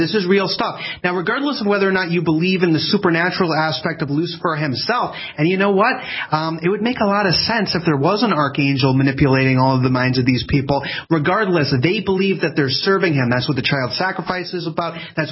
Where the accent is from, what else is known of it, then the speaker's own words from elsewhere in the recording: Ireland; I'm an Irish guy.